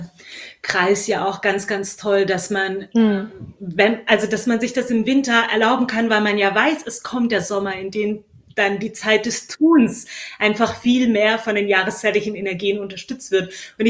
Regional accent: Belarus; ich bin in Weißrussland aufgewachsen

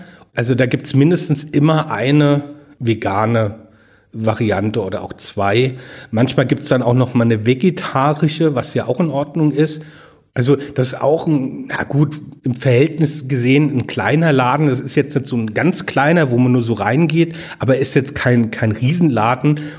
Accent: Rhineland-Palatinate, Germany; in Gabriosheim, in meinem Heimatort

